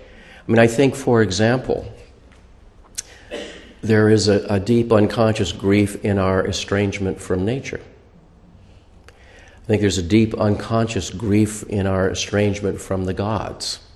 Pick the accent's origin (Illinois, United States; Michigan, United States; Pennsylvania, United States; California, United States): Illinois, United States; Springfield; And I grew up in Springfield, Illinois, so that's Lincoln country, as you know.